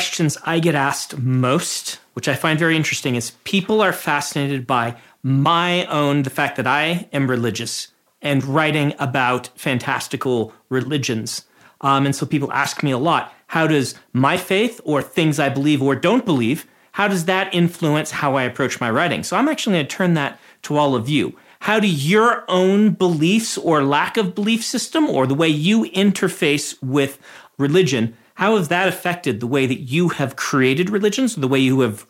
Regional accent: Nebraska, United States; Hey, I come from the Nebraska Mormons. We're completely different.

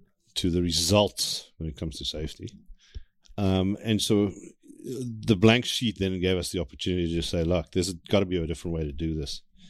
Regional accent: South Africa; moved away as an adult; I grew up in South Africa, hence the accent. I haven't been able to shake it.

